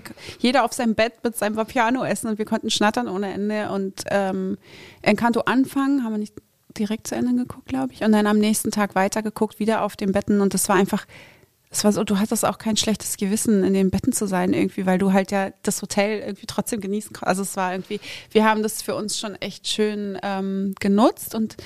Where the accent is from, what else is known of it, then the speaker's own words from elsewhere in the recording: Berlin, Germany; als Berliner Jöre